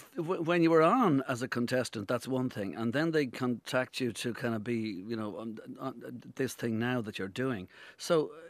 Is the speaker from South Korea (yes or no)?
no; Ireland; Yeah, we are Irish. We like it somewhere in the middle.